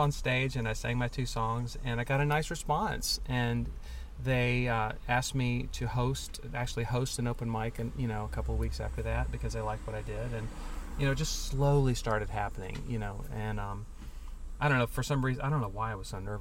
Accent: Houston, Texas, United States; now in Chicago, United States; You know, I've been in Chicago since 1985, and I'm still a Southerner.

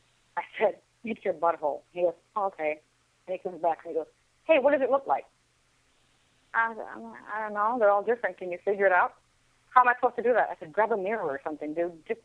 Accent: Texas, United States; you know, because Vicky's from I think Houston or Texas, but I'm from Texas too.

